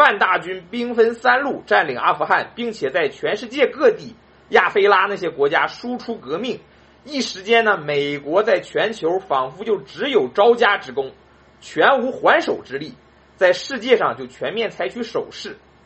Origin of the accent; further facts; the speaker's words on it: China; 也许对我们这些来自中国大陆的人来说啊，1980年是一个春天